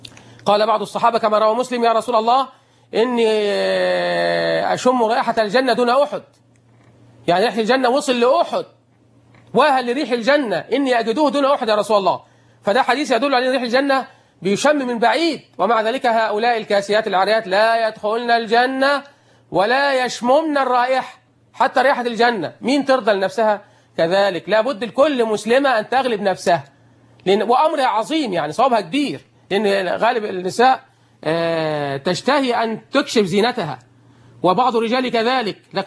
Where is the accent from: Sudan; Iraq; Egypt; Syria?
Egypt; كتب الحديث اللي في أوروبا محفوظة، كما عندنا في مصر